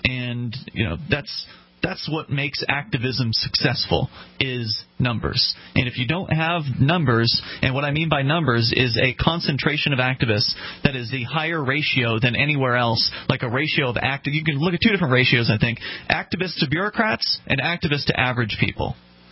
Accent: the South, United States; I'm a little slow. I'm from the South.

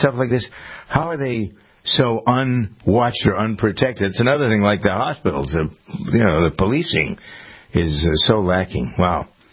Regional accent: Framingham, Massachusetts, United States; my hometown of Framingham

